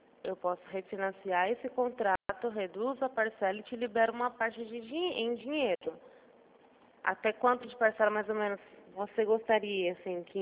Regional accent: Araçatuba, São Paulo, Brazil; De Araçatuba.

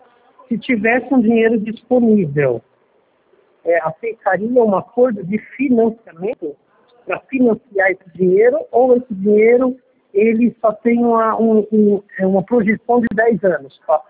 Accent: São Bernardo do Campo, São Paulo, Brazil; Eu sou de São Bernardo.

